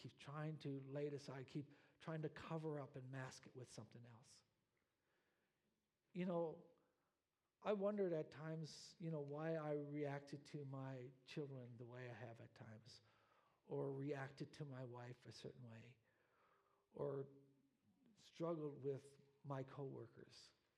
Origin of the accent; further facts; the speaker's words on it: Newfoundland and Labrador, Canada; I'm from Labrador and I'm from an Inuit background.